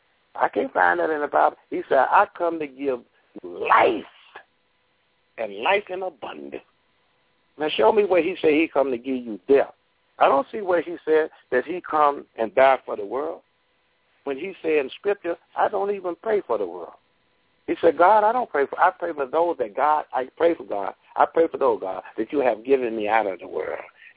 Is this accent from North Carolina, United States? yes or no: yes; Durham, North Carolina, United States; I was raised in the South. Most of the people in the town that I was in, where I was born in Durham, North Carolina, Walltown, the town called, we was Christian.